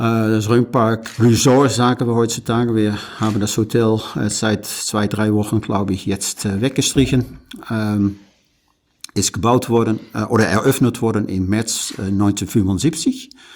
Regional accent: Netherlands; German is a second language; now in Germany; Du hörst es vielleicht auch, mein Dialekt. Bin mal Niederländer, schon seit vielen Jahren.

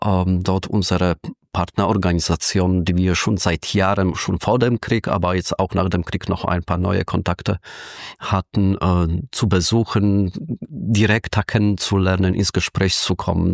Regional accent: Poland; Ja, ich komme aus Polen, daher

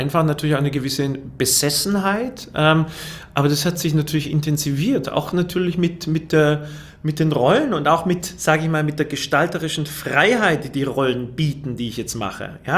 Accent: Fellbach, Baden-Württemberg, Germany; also born or lived in Waiblingen; Ich bin in Waiblingen geboren, aber in Fellbach-Schmieden aufgewachsen.

